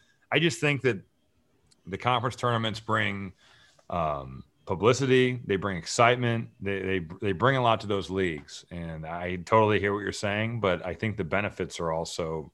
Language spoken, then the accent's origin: English; Valparaiso, Indiana, United States; Cause I'm from Valparaiso and we became friends